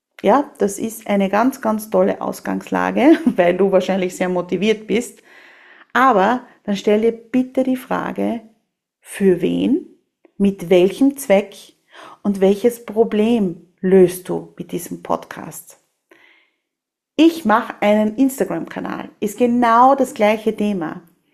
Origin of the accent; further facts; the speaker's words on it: Austria; Was nichts kostet, ist nichts wert, sagt man bei uns in Österreich.